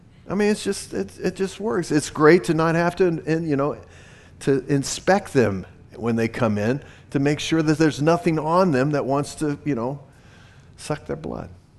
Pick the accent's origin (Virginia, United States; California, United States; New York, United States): Virginia, United States; Now, I came from Virginia.